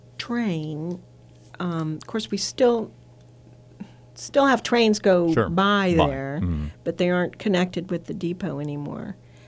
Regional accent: Wichita, Kansas, United States; I grew up in Wichita, and in Wichita it's Dragging Douglas

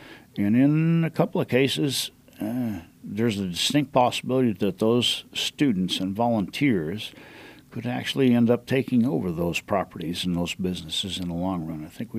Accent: Denver, Colorado, United States; I'm an inner city kid. I grew up in Denver and joined the Army when I was 17 and didn't retire until I was 54.

